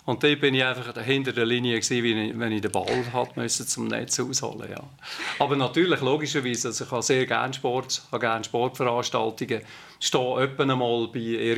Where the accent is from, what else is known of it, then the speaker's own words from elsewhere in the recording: Hitzkirch, Lucerne, Switzerland; Ich bin aus dem Kanton Luzern. Ich bin aufgewachsen in Hitzkirch.